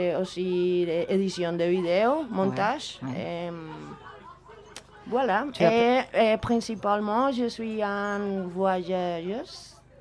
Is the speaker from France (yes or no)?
no; Bogotá, Colombia; French is a second language; je suis colombienne, je suis de Bogota.